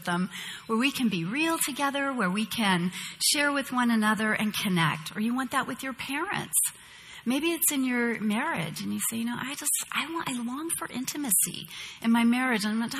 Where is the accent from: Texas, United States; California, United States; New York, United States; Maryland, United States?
California, United States; San Jose; I was born and raised here in Silicon Valley. I grew up riding my bike through the orchards of San Jose when San Jose had orchards